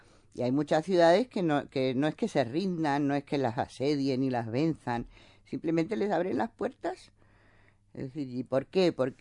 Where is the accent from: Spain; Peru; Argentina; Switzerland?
Spain; yo ya viví todo el tiempo aquí, soy española y también. Estudié primero en la Complutense hasta cuarto curso, luego me casé y me fui a Sevilla y allí hice quinto y la licenciatura